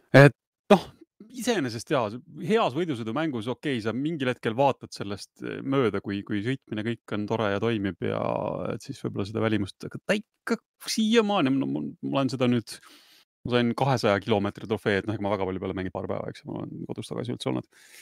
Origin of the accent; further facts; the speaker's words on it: Tartu, Tartu County, Estonia; üks katsega näiteks minu kodulinnast Tartust